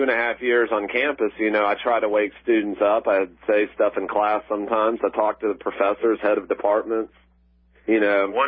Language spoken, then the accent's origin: English; South Carolina, United States; my father, I'm from South Carolina, and he's a political insider